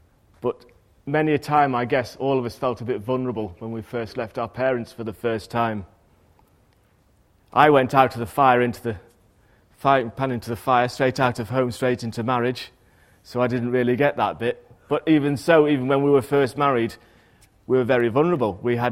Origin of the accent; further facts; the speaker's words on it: Ilkley, Yorkshire and the Humber, United Kingdom; The fact that I looked more like a pimp or a drug dealer going up and down my hometown in Ilkley had nothing to do with it.